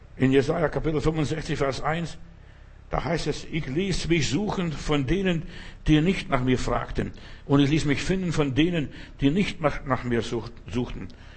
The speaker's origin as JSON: {"language": "German", "region": "England", "country": "United Kingdom", "second_language": "German", "lives_now": "Berlin, Germany", "said": "Es hat geschüttet, würde sagen, als Engländer, Hunde und Katzen."}